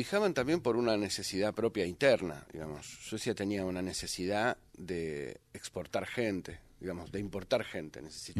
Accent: Argentina; moved away; yo salí de Argentina buscando nuevos horizontes y buscando nuevas músicas, y en un momento dado la parábola hizo así, boom, y volví al tango y al folclore y a la música argentina.

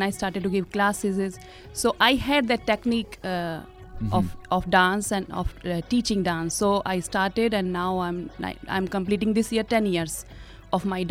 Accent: Delhi, India; now in Argentina; Yeah, I'm Indian from Delhi, and I got married with one Argentine man.

